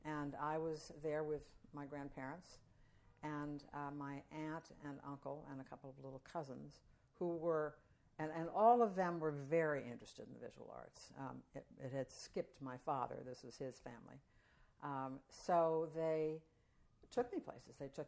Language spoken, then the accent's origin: English; Chicago, Illinois, United States; also born or lived in New York; I was born in Chicago, Illinois, in 1945.